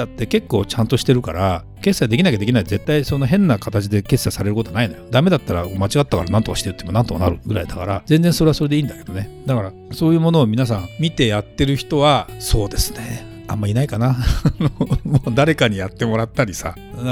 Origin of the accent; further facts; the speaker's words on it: Okinawa, Japan; 沖縄人ですからね顔がね、もうしょうがないんだけどとかね